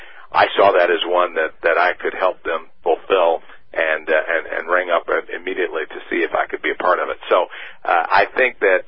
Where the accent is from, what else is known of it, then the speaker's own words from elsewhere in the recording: North Carolina, United States; I grew up in Eastern North Carolina, certainly from an humble family. My father was a Baptist minister. My mother was a housewife.